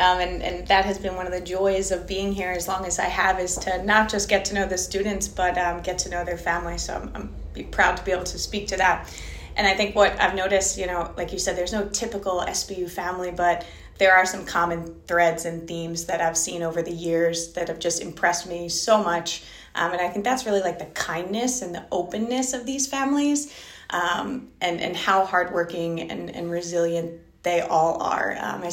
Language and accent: English; New Jersey, United States; I had the opportunity to play soccer all growing up in South Jersey